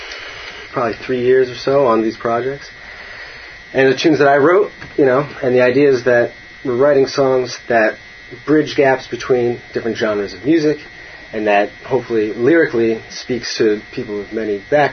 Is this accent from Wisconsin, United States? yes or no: no; New Jersey, United States; Locally, well, we're from New Jersey originally.